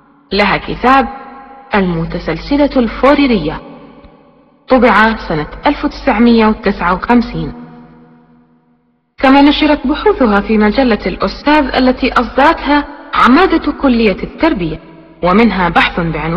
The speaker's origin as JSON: {"language": "Arabic", "town": "Mosul", "region": "Nineveh", "country": "Iraq", "tie": "born or raised there", "said": "ولدت في الموصل، وفيها أكملت الابتدائية والمتوسطة والثانوية"}